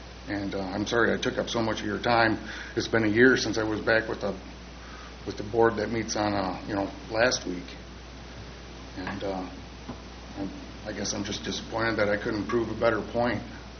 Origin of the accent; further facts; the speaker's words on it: United States; As an American, I think everything has just fallen apart